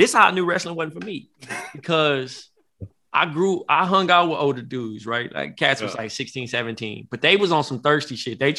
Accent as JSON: {"language": "English", "town": "Compton", "region": "California", "country": "United States", "tie": "born or raised there", "said": "You know, I grew up in Compton, so like wrestling in Compton is kind of like"}